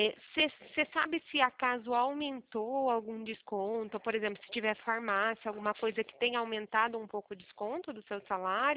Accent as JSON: {"language": "Portuguese", "town": "Limeira", "region": "São Paulo", "country": "Brazil", "said": "Eu sou aqui da cidade de Limeira."}